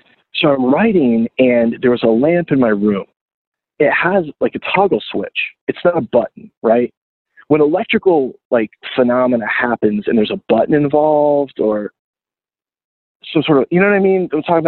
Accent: Florida, United States; I moved to Gainesville when my first 7-inch came out because I was from South Florida and like South Florida didn't really have like a punk scene or anything.

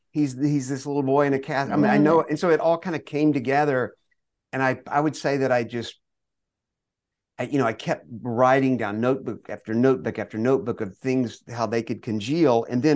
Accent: Longview, Texas, United States; we grew up in Longview, Texas, in East Texas.

